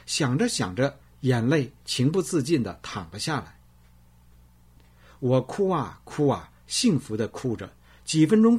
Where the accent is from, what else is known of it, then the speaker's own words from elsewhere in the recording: Hebei, China; 我是河北人，曾是一名省级优秀教师，49岁病退